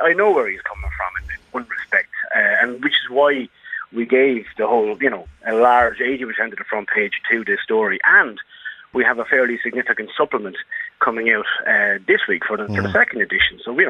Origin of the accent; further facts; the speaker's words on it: Waterford, Munster, Ireland; I'm from Waterford. I'm born and bred in Waterford City.